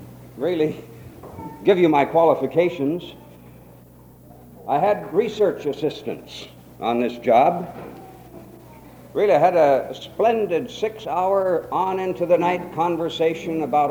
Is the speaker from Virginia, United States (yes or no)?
no; Minnesota, United States; I'm from Minnesota. Minnesota is the northernmost part of the United States.